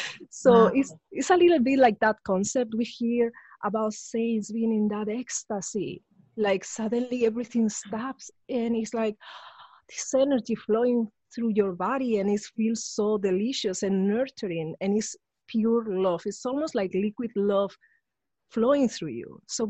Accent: Spain; growing up in Spain was very dramatic for me. I was the only Black person I met until I was 14. Because my dad is from Nigeria, but my mom left him. Mm. So my mom is part German.

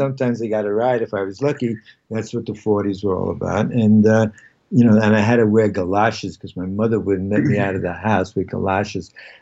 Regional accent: Long Beach, New York, United States; Well, I grew up in Long Beach. It wasn't such a hood. It was the 3 mile island and a half mile wide off of Long Beach.

